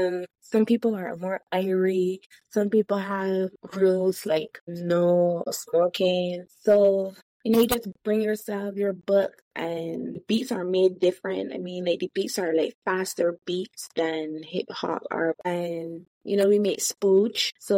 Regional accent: Barbados; I'm from Barbados, and everyone knows Barbados Pagoda is in August.

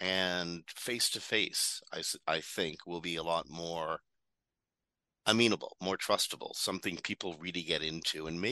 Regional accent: Canada; And you know what? I'm a Canadian.

